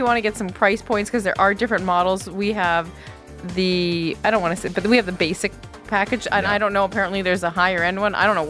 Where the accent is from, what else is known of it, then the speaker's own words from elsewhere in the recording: Canada; So as a Canadian, that's the privilege of coming home to your